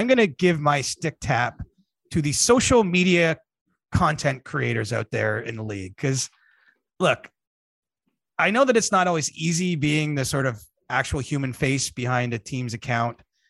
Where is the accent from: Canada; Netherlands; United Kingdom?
Canada; I'm a Canadian and I don't speak French. I mean, I speak enough.